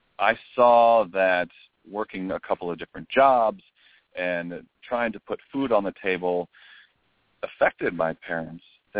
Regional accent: Minnesota, United States; I grew up in Minnesota, in a small town near the Minneapolis-St. Paul area, about a town of about 2,500 people.

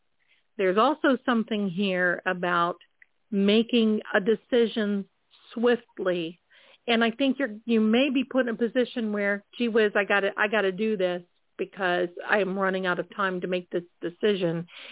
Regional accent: Mansfield, Ohio, United States; because I'm actually originally from Ohio. So nice to see. Yes, I am just a little south of you, from the Mansfield area.

